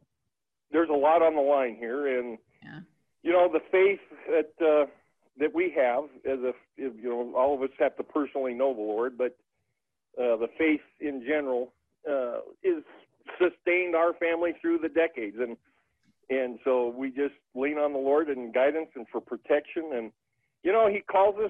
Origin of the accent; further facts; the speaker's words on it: Sugar City, Colorado, United States; I'm from Sugar City out here in Southeast Colorado